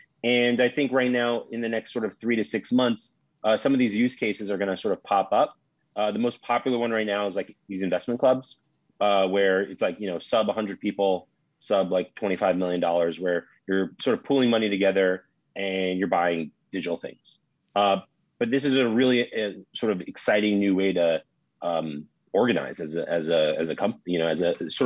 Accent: New York, United States; born there; I was born in New York. I'm a Knicks fan.

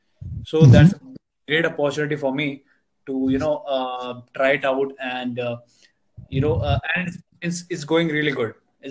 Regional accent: Bangalore, Karnataka, India; I am basically from India, and South India is Bangalore. Okay, I don't know if you've heard of it, but Bangalore, India.

